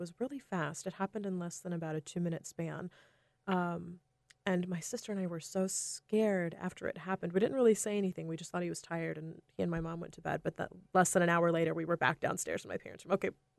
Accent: North Carolina, United States; I grew up in North Carolina. It was very suburban.

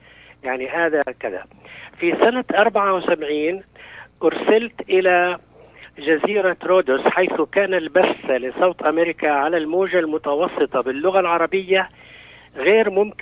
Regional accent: Jerusalem, Palestine; أنا من مواليد القدس، وبالتحديد من مواليد القدس القديمة. كنت محظوظا إذ ولدت على بعد أقل من 100 متر من المسجد الأقصى المبارك، وعلى بعد 300 متر من كنيسة القيامة. يعني أنا كنت محاط بالأديان العظيمة، وأمضيت طفولتي

